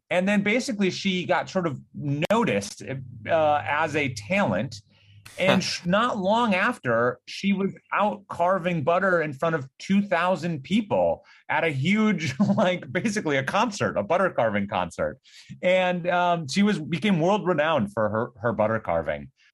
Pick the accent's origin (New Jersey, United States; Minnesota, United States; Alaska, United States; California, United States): Minnesota, United States; Yeah, so I'm from Minnesota originally, and this is like every summer we would go to the state fair